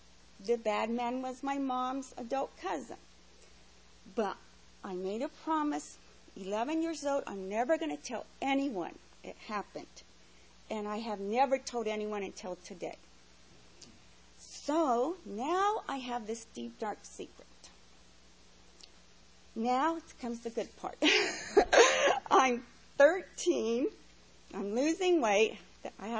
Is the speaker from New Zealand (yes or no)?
no; Henderson, Nevada, United States; I was born and raised in Henderson, Nevada. I have still four older sisters and two older brothers. I had a wonderful family, and we were all raised Catholic.